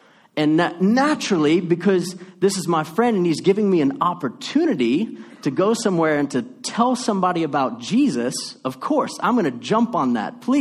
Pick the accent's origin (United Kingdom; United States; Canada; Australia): United States; New Orleans, Louisiana; because I'm from New Orleans, the city of New Orleans, and we've got a place like Chow Kit that's called Bourbon Street.